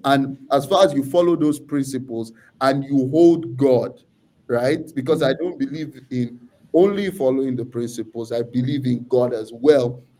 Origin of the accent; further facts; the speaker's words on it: Nigeria; So the context I would give you, it really is growing up in Nigeria.